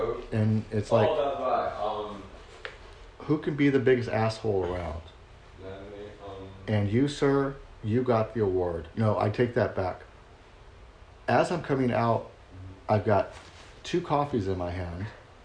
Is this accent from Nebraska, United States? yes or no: no; Vista, California, United States; some of the stupid things I did when I was living or growing up in Vista.